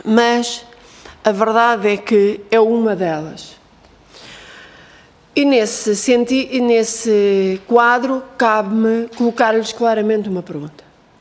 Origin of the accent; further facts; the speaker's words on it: Vila Franca de Xira, Lisbon, Portugal; na área metropolitana de Lisboa, eu sou de Vila Franca de Xira